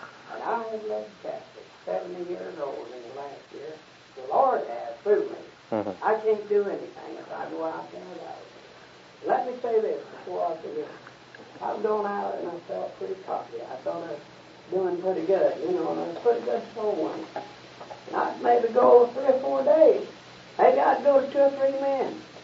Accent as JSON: {"language": "English", "region": "Texas", "country": "United States", "tie": "born or raised there", "said": "I have been in seven or eight different businesses in my hometown in Texas"}